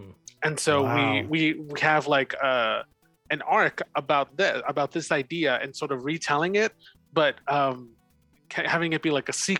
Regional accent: Texas, United States; also born or lived in New York; now in Los Angeles, United States; I'm also from Texas, but we didn't meet in Texas. I lived in New York until I was like 12, moved to Texas

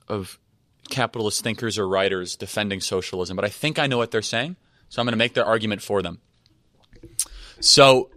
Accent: Wheeling, Illinois, United States; So I'm from Wheeling.

